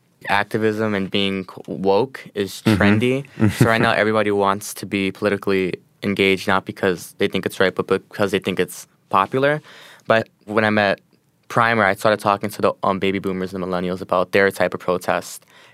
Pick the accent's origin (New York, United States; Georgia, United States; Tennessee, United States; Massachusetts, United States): New York, United States; just because I grew up in Bushwick